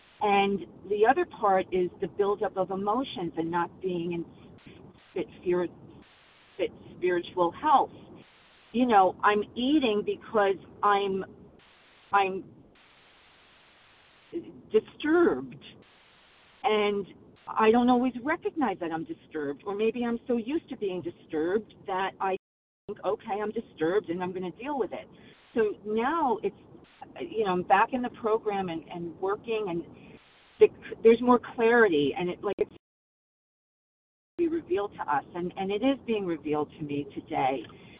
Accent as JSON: {"language": "English", "region": "New York", "country": "United States", "said": "Good morning. This is … I'm from New York."}